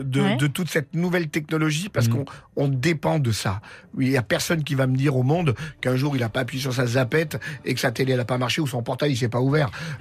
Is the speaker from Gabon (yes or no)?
no; Romans-sur-Isère, Auvergne-Rhône-Alpes, France; j'ai posé mes valises à côté de chez moi, à Romans.